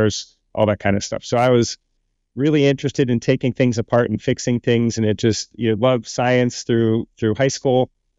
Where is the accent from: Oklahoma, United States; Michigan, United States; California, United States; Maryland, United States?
Maryland, United States; also born or lived in Baltimore; Yeah, so I grew up in Maryland. I was born in Baltimore, went to high school near Columbia, Maryland.